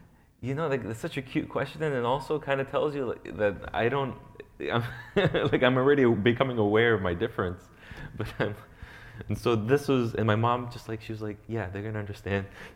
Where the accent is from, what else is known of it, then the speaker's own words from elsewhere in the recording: Lake Hiawatha, New Jersey, United States; 1988, I was born in Morristown, New Jersey. So, and we grew up in Lake Hiawatha, which is Parsippany.